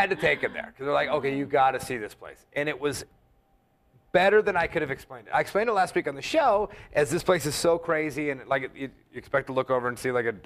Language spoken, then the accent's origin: English; California, United States; now in Nevada, United States; Yeah, like we're from California initially. You can't even have certain kind of snakes.